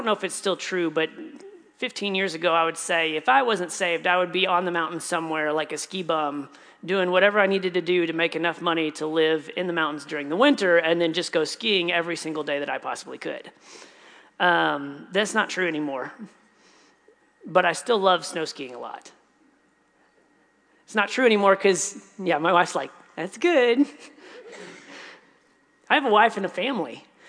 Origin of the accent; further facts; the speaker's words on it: Kansas City, Missouri, United States; born there; Now, I was born in Kansas City